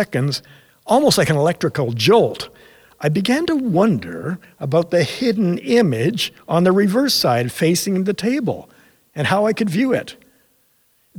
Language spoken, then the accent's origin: English; Ontario, Canada; like most boys growing up in Northern Ontario, although my normal default setting was racing about and exploring the outdoors, canoeing and fishing in the summer, and hockey in the winter